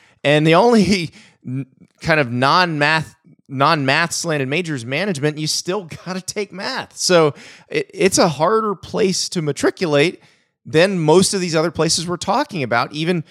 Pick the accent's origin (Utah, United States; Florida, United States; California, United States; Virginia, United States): Florida, United States; And I'm from Florida and never lived north of Knoxville, Tennessee.